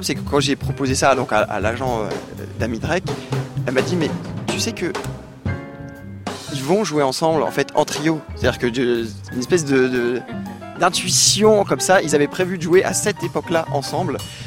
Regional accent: France; même si on le voit finalement très très peu chez nous, en France notamment

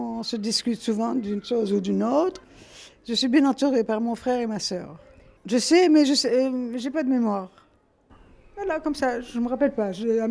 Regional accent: Tunisia; born there; Je suis tunisienne, madame. Je suis née en Tunisie.

